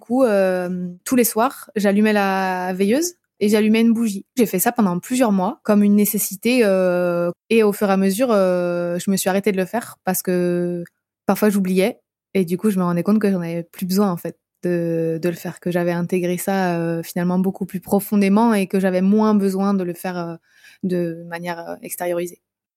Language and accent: French; Brittany, France; je suis bretonne à la base, donc j'ai des amis aussi pas très loin de la Bretagne, en Mayenne.